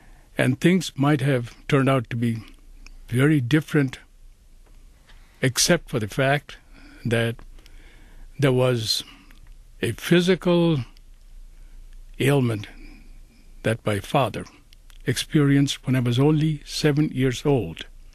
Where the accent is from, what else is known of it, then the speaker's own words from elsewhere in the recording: India; moved away as an adult; now in United States; as I was growing up in India, and I did go through college education, and I did have a master's degree